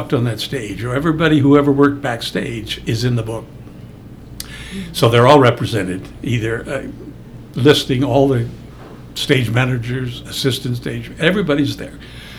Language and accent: English; Omaha, Nebraska, United States; also born or lived in Columbus; Well, I was born in Columbus. Okay. And I left Columbus, a babe in arms, and basically grew up in Omaha